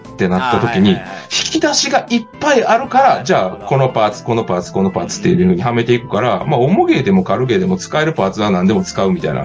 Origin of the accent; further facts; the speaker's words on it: Kansai, Japan; 割と関西人なんで